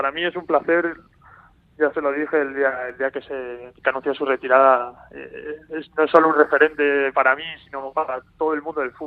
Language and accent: Spanish; San Sebastián, Basque Country, Spain; porque somos los dos de Donosti